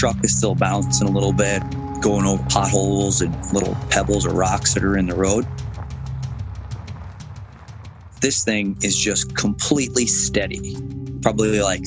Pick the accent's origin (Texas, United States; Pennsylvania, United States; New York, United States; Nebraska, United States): New York, United States; So I grew up here in New York on Long Island. I went to school with Peter.